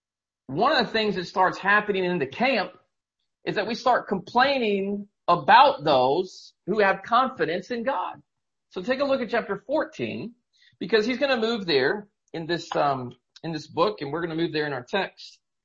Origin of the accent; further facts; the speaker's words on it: Indiana, United States; since I'm from Indiana, that's a pretty big Indiana movie.